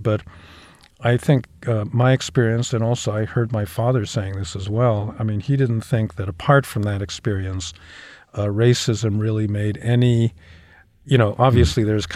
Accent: Chicago, Illinois, United States; when I was growing up, if people ask me where I'm from, I say I'm from Chicago.

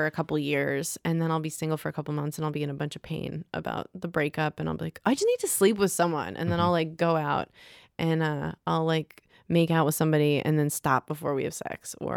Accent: New York, United States; Well, I'm from New York, but I just acted since I was a little girl, and I wanted to perform.

